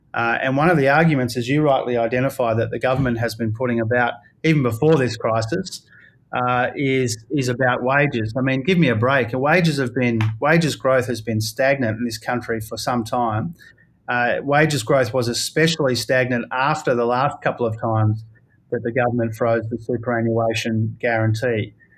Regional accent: Queensland, Australia; You know, in my home state of Queensland

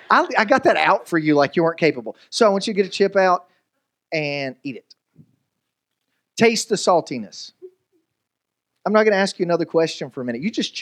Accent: the South, United States; Because we're from the South.

